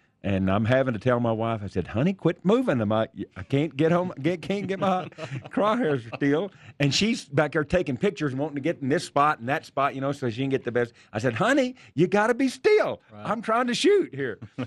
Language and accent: English; Texas, United States; But I grew up down in Texas, and we used to go out, you know, rabbit hunting and shoot from the back of the truck